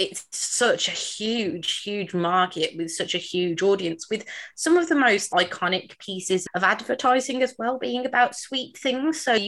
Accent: West Midlands, United Kingdom; Yeah, I'm from the area. I'm not a Brummie, but I do live very close by.

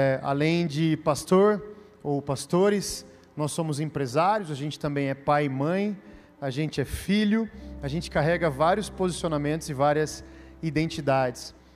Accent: Santa Bárbara d'Oeste, São Paulo, Brazil; Mas eu vou do lado, eu sou de Santa Bárbara do Oeste

